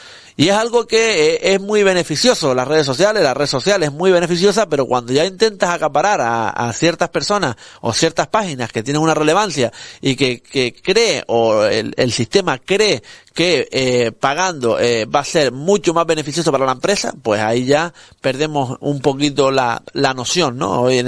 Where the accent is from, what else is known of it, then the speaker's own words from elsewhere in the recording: Morro Jable, Canary Islands, Spain; y yo soy de Morrojable, vivo en Morrojable, y estoy aquí en Morrojable.